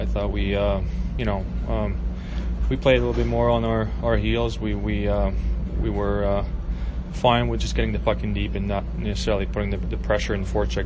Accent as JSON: {"language": "English", "region": "New Hampshire", "country": "United States", "tie": "born or raised there", "said": "Well, I'm born and raised in New Hampshire. I lived there my whole life. I love it there."}